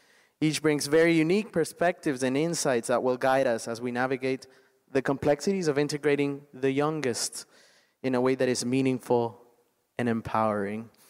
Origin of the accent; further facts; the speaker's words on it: Honduras; I'm originally from Honduras, from Latin America.